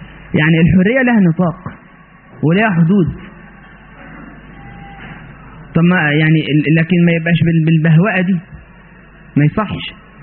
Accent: Egypt; اني لست اخوانيا ولا سلفيا ولا انا مسلم مصري تخرجت في الازهر وعملت في الاوقاف

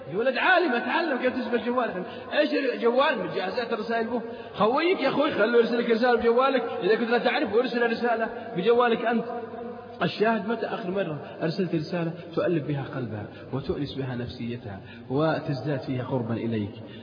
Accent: Saudi Arabia; حتى عندنا في السعودية الخميس إجازة

